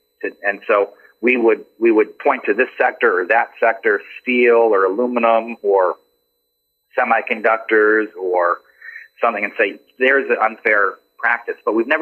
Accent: Washington, District of Columbia, United States; also born or lived in Bloomington; And when I came back to Washington, D.C., to my hometown to work in think tank land, that 15 years served me really well.

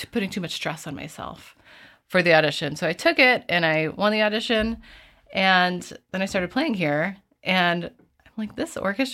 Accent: Connecticut, United States; my master's because I grew up in Connecticut.

